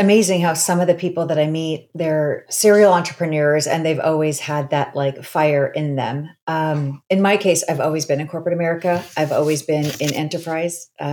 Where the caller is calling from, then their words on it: Miami, Florida, United States; I'm actually calling from Miami, which is my home base